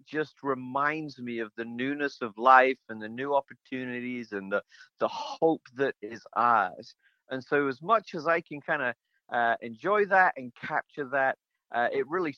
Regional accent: England, United Kingdom; moved away as an adult; now in United States; But I grew up in England. That was home for the first half of my life, and my family, my parents and siblings and their spouses and kids, nieces and nephews are all over in England still. I came to the U.S.

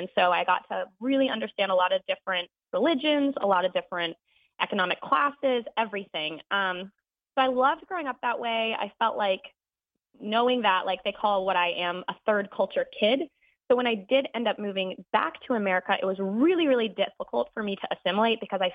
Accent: Thailand; We grew up in Thailand

